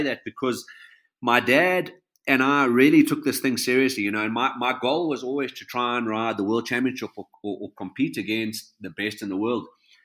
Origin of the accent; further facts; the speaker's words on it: Johannesburg, Gauteng, South Africa; I've been Joburg based. I grew up in Joburg, lived in Joburg all my life.